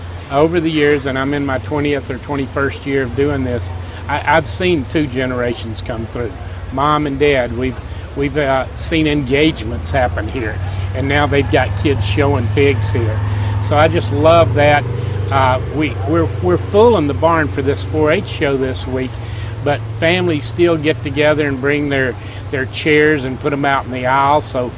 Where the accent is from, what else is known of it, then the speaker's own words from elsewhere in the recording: Mississippi, United States; moved away as an adult; Mississippi. I grew up in Mississippi. I went to college at Mississippi State